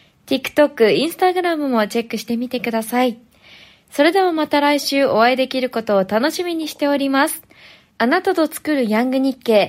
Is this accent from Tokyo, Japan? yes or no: no; Saga, Japan; 私の出身地である佐賀県で行われている